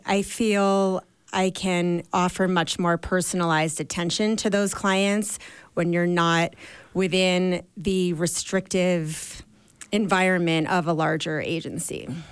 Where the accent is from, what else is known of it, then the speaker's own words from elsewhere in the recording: New York, United States; now in Park City, United States; Well, I am a New Yorker who moved to Park City back in 2001.